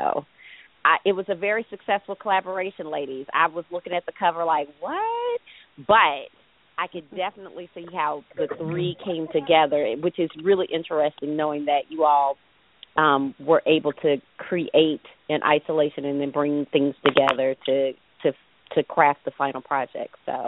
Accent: Mississippi, United States; you know, I'm from Mississippi.

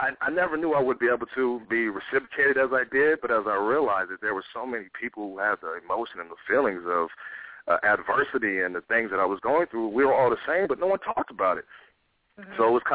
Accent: Oakland, California, United States; books about, I guess, growing up in Oakland and everything I've been through.

